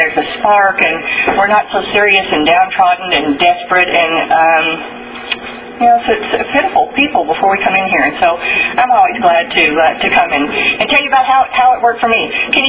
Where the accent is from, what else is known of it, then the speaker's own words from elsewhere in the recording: Plano, Texas, United States; I grew up in Plano, Texas, which is a suburb of Dallas, and it was a very small community when I lived in Plano.